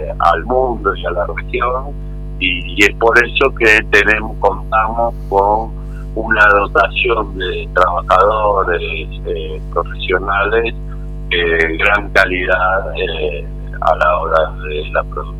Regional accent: Argentina; nuestra identidad cultural como argentinos

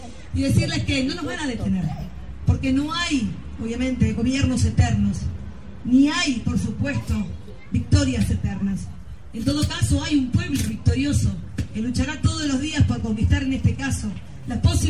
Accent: La Plata, Buenos Aires Province, Argentina; yo que vengo de una ciudad de La Plata

